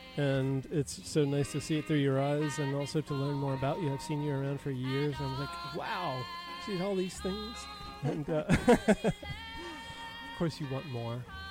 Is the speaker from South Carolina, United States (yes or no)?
no; Alabama, United States; now in New York, United States; Well, I came up here from Alabama, so I knew a lot of the country records